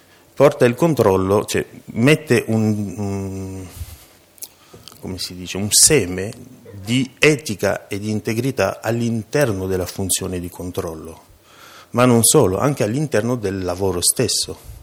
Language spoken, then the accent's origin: Italian; Belgium; Italian is a second language; now in Italy; non sono di madrelingua italiana anche se ho un cognome che ha un certo senso in questo paese, sono nato in Belgio, cresciuto in Belgio